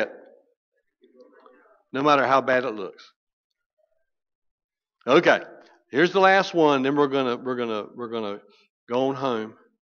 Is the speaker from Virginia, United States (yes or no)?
no; North Carolina, United States; I was raised in Pamlico County, didn't even know what a pool was. I was used to being stuck in sand and getting my feet on barnacles and getting jellyfish wrapped around my legs.